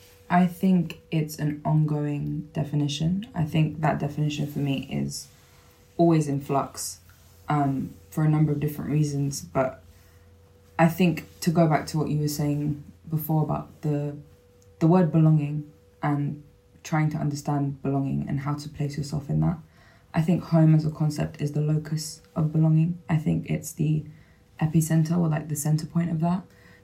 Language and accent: English; London, United Kingdom; So I was born in London, Northwest London, and raised there effectively my whole life, maybe like a year out and back in.